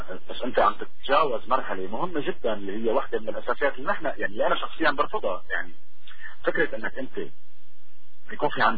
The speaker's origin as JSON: {"language": "Arabic", "town": "Damascus", "region": "Damascus Governorate", "country": "Syria", "tie": "born or raised there", "said": "وفعلا بفخر دائما طلعت من منطقة اسمها ديوانية، كبرت فيها بوقتي"}